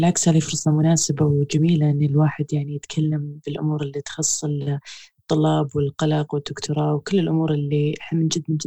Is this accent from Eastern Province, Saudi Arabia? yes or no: yes; Khobar, Eastern Province, Saudi Arabia; أنا كنت أدرس طب أسنان بالرياض أول سنة، بس لأني أنا من أهل الشرقية ورحت الرياض ما كنت متأقلم، ما قدرت أعيش بالرياض 2008 إيه، فما كان سهل علي أني أتأقلم. فبعدين نهاية السنة الأولى قررت أني أرجع الخبر عند أهلي